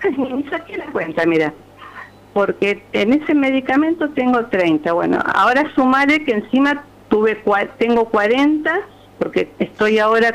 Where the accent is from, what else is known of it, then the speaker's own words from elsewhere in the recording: San Lorenzo, Santa Fe, Argentina; Yo soy de San Lorenzo. Toda mi vida viví en calle Catamarca, el 500.